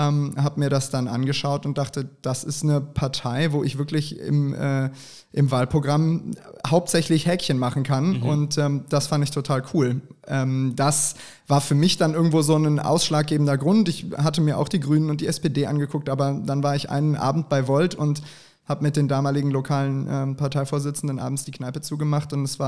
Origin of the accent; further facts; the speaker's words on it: Bergheim, North Rhine-Westphalia, Germany; Ich bin hier in Bergheim aufgewachsen, bin nach dem Zivi nach Karlsruhe, war aber auch nicht lange in Karlsruhe, sondern war dann eine Weile in Mexiko, hatte danach eine Station in Stuttgart, war dann in Köln, zwischendurch aber auch wieder in der Schweiz. Und jetzt bin ich seit 5,5 Jahren hier